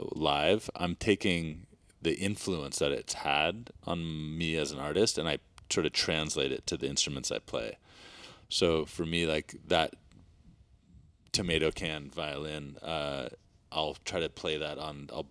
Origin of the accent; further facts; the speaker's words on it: Vermont, United States; was a big influence from Vermont, growing up in Vermont.